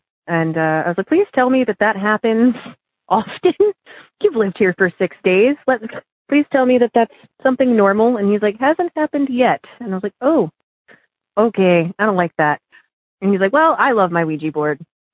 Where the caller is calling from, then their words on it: Oberlin, Ohio, United States; I'm calling from Oberlin, Ohio.